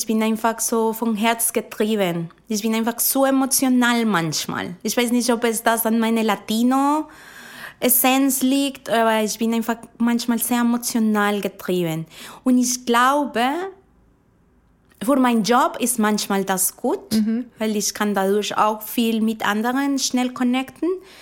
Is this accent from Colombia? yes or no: yes; Bogotá, Bogotá Capital District, Colombia; also born or lived in Caribbean coast, Colombia; ich bin ja aus der Küste Kolumbiens. Das sind immer 30 plus Grad. Aber ich bin groß geworden in der Hauptstadt. Und die Hauptstadt hat maximal 20 Grad.